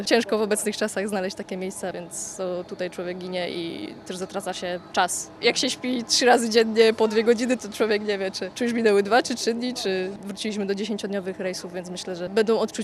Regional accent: Opole, Opole Voivodeship, Poland

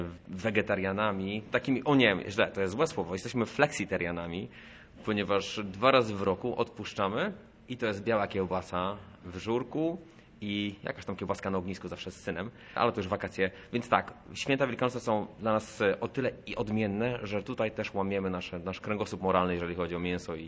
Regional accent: Stargard, West Pomeranian Voivodeship, Poland; święta co roku spędzam pod Szczecinem, bo stamtąd pochodzę, ze Stargardu.

